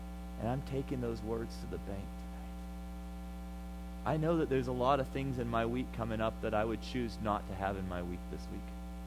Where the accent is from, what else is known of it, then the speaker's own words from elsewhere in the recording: Senegal; Growing up in Senegal, they had this terrible game that they used to play called folion.